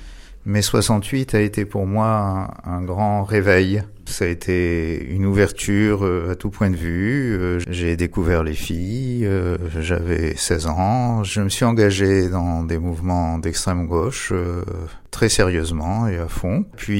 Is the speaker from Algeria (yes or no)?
yes; Algeria; born there; Je suis né en 1953 en Algérie, dans une famille juive.